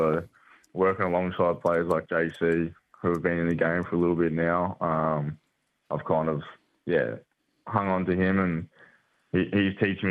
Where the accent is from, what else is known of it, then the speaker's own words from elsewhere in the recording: Tweed Heads, New South Wales, Australia; This is my hometown. I was born in Tweed Heads, so just the New South Wales side of Gold Coast. So I'm a New South Welshman, but yeah, to represent the Gold Coast, being from here, it's massive for me.